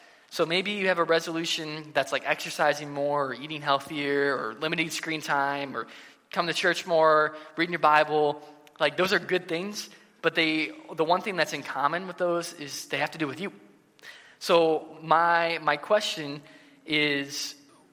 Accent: Fort Wayne, Indiana, United States; also born or lived in Michigan / Chicago; So I was born in Michigan, but I was really raised in Fort Wayne, Indiana, Northeast Indiana, and I lived there all the way. I went to college in Indiana as well, and then went out to Chicago

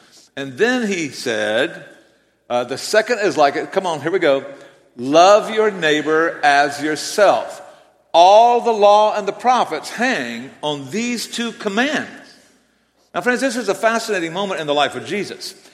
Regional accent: Georgia, United States; accent: South Georgia; This is not an impediment. This is a South Georgia accent, y'all.

